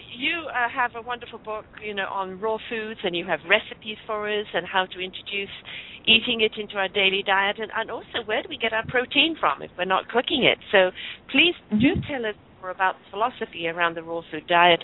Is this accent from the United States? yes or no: no; United Kingdom; I know that because I'm British, and everything seems to get boiled away.